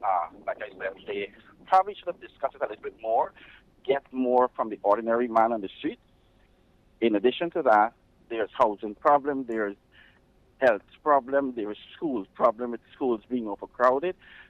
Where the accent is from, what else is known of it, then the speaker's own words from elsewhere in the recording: Guyana; because I'm a Caribbean person also. I'm from Guyana.